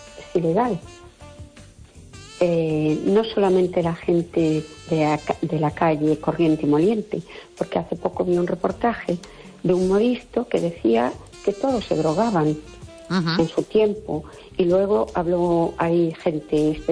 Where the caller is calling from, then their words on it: Perlío, Galicia, Spain; de Perlío, ¿qué tal?